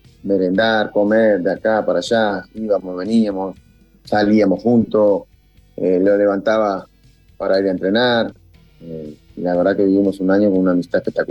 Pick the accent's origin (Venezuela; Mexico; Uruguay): Uruguay; Y el español mío no era el español de ustedes, era el español mío, que era el uruguayo